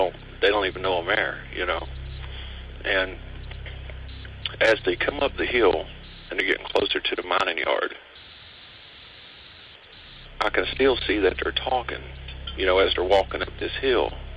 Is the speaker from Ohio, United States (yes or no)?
no; Kentucky, United States; I'm from Eastern Kentucky, a little county called Pike County.